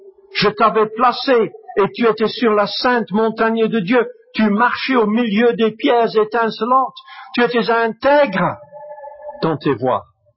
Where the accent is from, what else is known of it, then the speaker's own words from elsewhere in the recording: Flanders, Belgium; Mais chez nous, en Flandre, c'est toujours bleu.